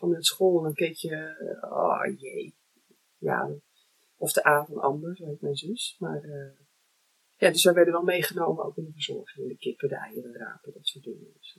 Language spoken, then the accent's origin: Dutch; Muiden, North Holland, Netherlands; Ik kom uit Muiden, Amsterdam.